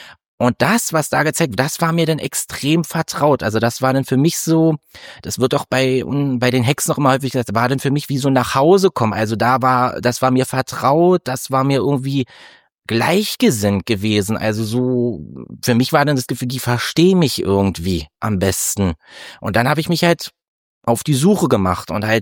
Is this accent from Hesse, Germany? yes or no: no; Rheinsberg, Brandenburg, Germany; Ja, also ich komme ja aus einer sehr ländlichen Region. Ich komme ja eigentlich aus Rheinsberg.